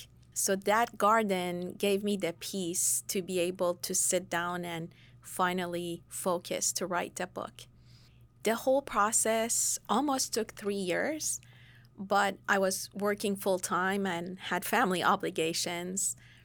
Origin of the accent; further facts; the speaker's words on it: Iran; So I grew up in the Islamic Revolution and Iran-Iraq War. So I used to watch my father and my grandfather listening to Voice of America